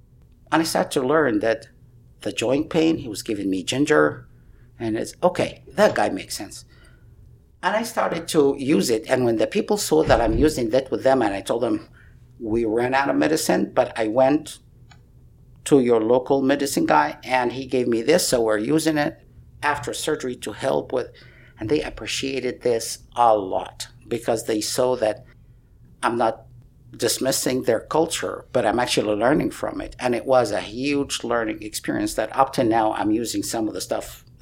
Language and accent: English; Egypt; English is a second language; even though I'm from Egypt, which means I'm from Africa. But for them, if I'm north of the Sahara, then I'm Western.